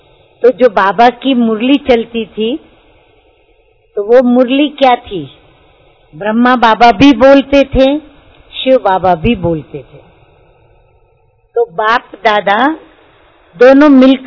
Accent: India; born there; मेरा जन्म किस देश में हुआ जो प्रभु की जन्मभूमि है, जो प्रभु की जन्मभूमि वही मेरी जन्मभूमि है भारत देश।

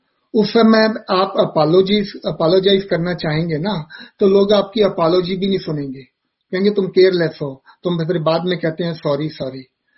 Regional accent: India; now in United States; मैं अमेरिका में भी आकर ना, मैं भूला नहीं हूं मैं कहां से हूं। तो जैसे मैं भारत में रहता था ना

